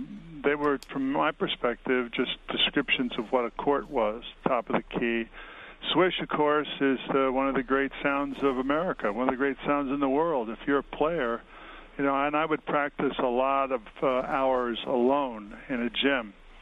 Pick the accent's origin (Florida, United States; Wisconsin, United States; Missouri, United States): Missouri, United States; I first heard of Marty Glickman when I was about 14 years old, and I grew up in Missouri